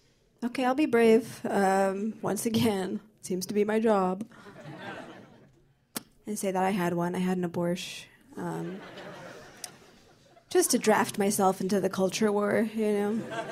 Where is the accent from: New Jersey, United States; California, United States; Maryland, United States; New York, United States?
New Jersey, United States; I understand, because I'm from New Jersey.